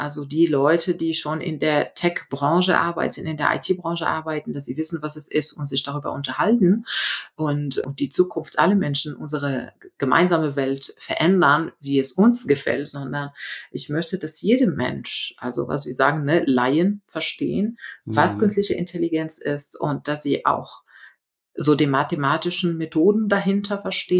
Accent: Morocco; moved away as an adult; now in Germany; Ich bin in Marokko geboren, aufgewachsen, habe in Spanien, Deutschland und China studiert und gearbeitet in allen 3 Ländern und ja, jetzt seit 2011 wieder in Deutschland

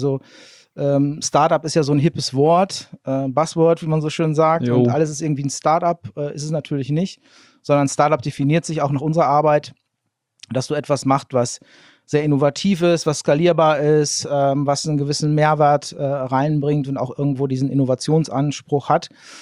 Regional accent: Leer, Lower Saxony, Germany; Ich bin selber auch Ostfriese, gebürtiger Leraner und bin jetzt mittlerweile, muss ich mal kurz überlegen, seit sieben Jahren mittlerweile auch schon wieder im Emsland gelandet

